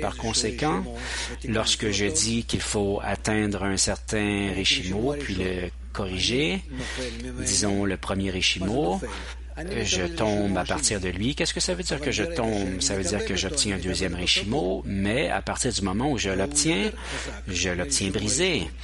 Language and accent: French; Chile; French is a second language; moi-même je viens du Chili de l'Amérique du Sud